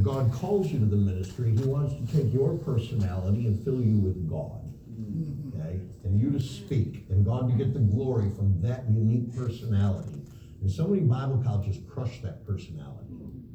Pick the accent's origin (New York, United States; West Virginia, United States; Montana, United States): New York, United States; Machias; also born or lived in three continents; I lived on three continents, but I grew up in Machias, New York, on Route 16.